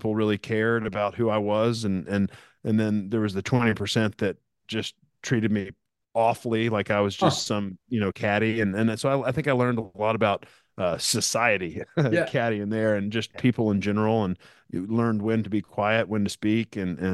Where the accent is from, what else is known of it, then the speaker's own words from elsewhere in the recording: Texas, United States; also born or lived in Nashville, United States; I grew up in Texas and dad changed careers kind of at 38 years old, went back to school and got his PhD at Vandy. So we spent a bunch of years in Nashville